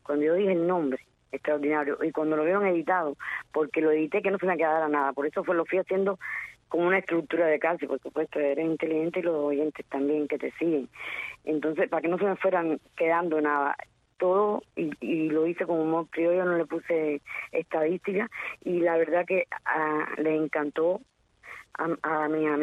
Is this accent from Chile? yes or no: no; Cuba; moved away; yo de Cuba, cuando yo salí de Cuba estaba la ley de pie seco.